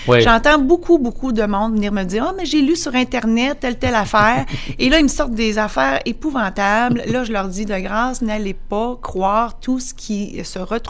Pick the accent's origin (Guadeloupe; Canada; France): Canada; Amos, Quebec; born there; Alors, je suis née à Amos et je vais mourir à Amos, probablement.